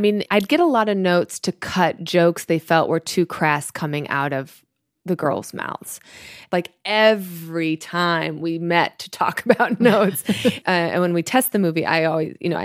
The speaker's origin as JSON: {"language": "English", "town": "Chicago", "region": "Illinois", "country": "United States", "said": "I mean, I'm from Chicago."}